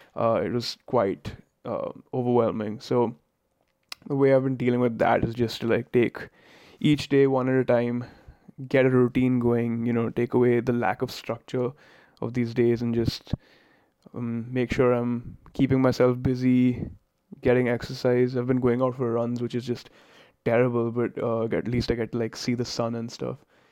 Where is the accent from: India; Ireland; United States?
India; moved away as an adult; now in London, United Kingdom; I'm 23, and I'm a software engineer. I'm originally from India, but for the last 7 months, I've been living in London.